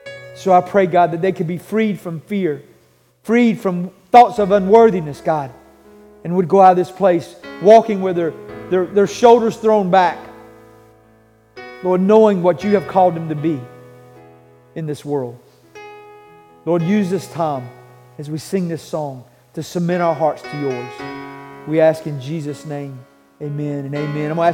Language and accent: English; North Carolina, United States; I grew up here in Moore County. And in Moore County, when I was young, everybody farmed tobacco.